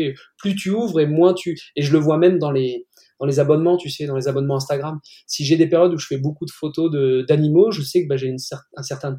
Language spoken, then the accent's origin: French; Northwest, France; Moi je suis plutôt du Nord-Ouest, hein, du bord de mer